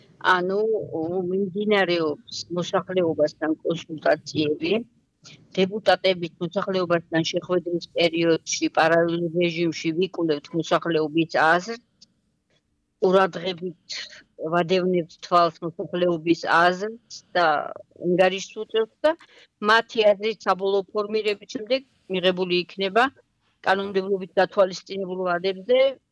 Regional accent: Didachara, Adjara, Georgia; მე დიდაჭარიდან ვარ წარმოშობით, დიდაჭარის მუნიციპალიტეტიდან, დიდაჭარის სოფელ დიდაჭარიდან

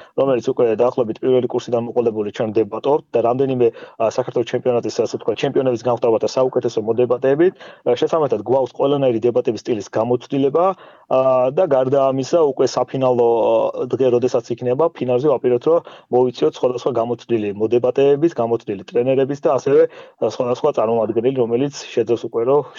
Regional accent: Kobuleti, Adjara, Georgia; ზოგადად მე ქობულეთის მუნიციპალიტეტიდან ვარ.

